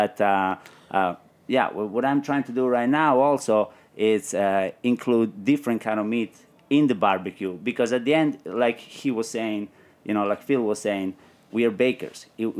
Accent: Calabria, Italy; So when I come from Calabria, it's very very interesting.

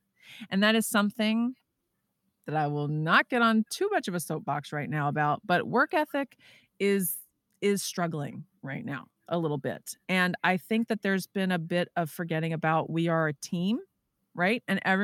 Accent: Texas, United States; I'm from Texas originally.

